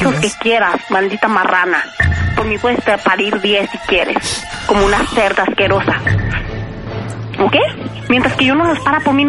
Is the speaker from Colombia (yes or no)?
no; Tamazula, Mexico; y soy de Tamazula. ¿Te quedó claro?